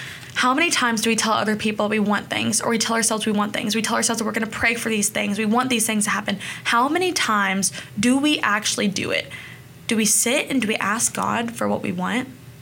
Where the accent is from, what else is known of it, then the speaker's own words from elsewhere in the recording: Kentucky, United States; also born or lived in Tennessee; I grew up in the South. I was born in Tennessee, and I was raised in Kentucky